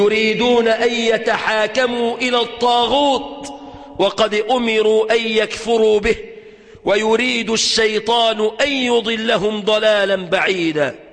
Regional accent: Egypt; في بلادنا مصر الحبيبة

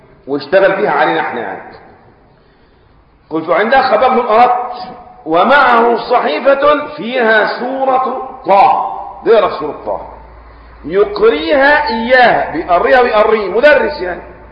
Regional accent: Egypt; هيمنة زي يقولوا احنا عندنا في مصر كده ايه همهمة

